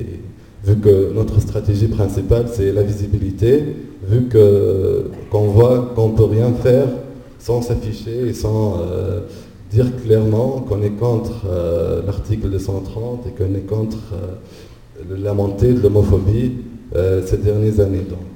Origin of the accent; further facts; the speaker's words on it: Tunisia; à Paris hier en tant que Tunisien